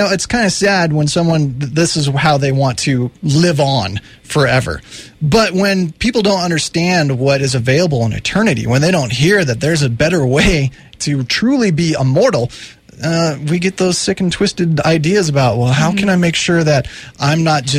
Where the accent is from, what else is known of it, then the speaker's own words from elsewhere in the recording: Colorado, United States; It's my home state, and it's been hit hard, and my heart breaks for what's been going on in Colorado the past couple months.